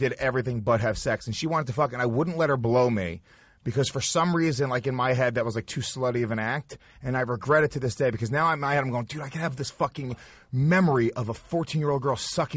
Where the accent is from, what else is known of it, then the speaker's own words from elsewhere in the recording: New York, United States; I grew up in the suburbs like Mickey. We grew up in kind of the same environment. Rockland County, New York is just like Bergen County, Jersey.